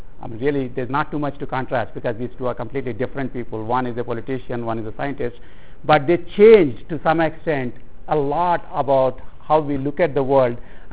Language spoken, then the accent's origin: English; Peddapuram, Andhra Pradesh, India; accent: East Coast; English is a second language; now in United States; Although you probably can't tell from my flawless East Coast accent, I'm actually from India. And when I was growing up in a little town called Peddapuram